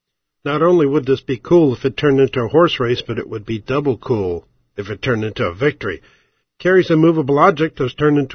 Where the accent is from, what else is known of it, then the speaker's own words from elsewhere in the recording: Missouri, United States; I'm from Missouri. I want to see some proof.